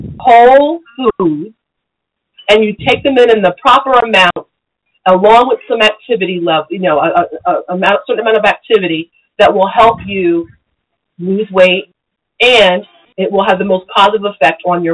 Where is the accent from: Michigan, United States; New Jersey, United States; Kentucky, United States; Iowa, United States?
New Jersey, United States; You know, I'm from South Jersey, so we do that all the time.